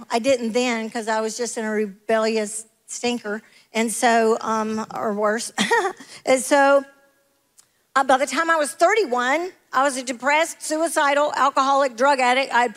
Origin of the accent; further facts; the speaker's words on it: Birmingham, Alabama, United States; Well, I was raised in Inslee, in the inner city of Inslee